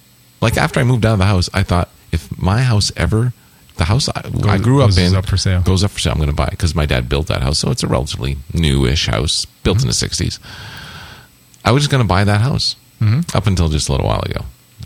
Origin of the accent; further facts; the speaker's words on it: Belle River, Ontario, Canada; now in Woodslee, Canada; And I grew up in Bell River, but now I live in Woodsley. But I still have an affection for Bell River.